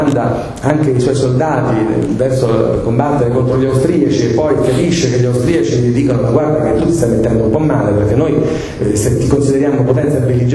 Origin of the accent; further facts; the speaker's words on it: Rome, Lazio, Italy; siccome sono di Roma